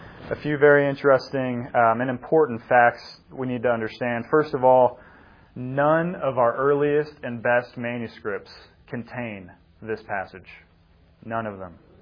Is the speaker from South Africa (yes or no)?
no; Virginia, United States; I can say that because I'm from Virginia, and I know a lot of people from West Virginia.